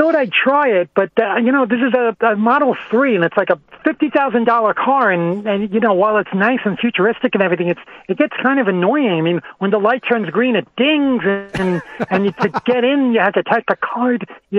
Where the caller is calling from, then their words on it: California, United States; No, I'm in California.